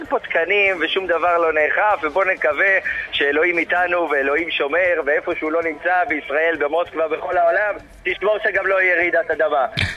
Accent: Haifa, Haifa District, Israel; עברתי בניינים וגדלתי בקריית אליעזר, תראה את הבניין שלי שגדלתי בו בקריית אליעזר

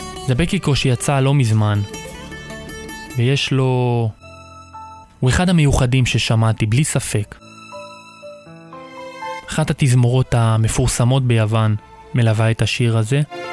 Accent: Kiryat Ata, Haifa District, Israel; העיר בה גדלתי, ובה כל אחד מרגיש חבר, כי זו העיר שלי, ואני שם גדלתי וצמחתי, ואפשר להוציא אותי מקריית אתא, אבל את הקריה ממני אי אפשר להוציא.

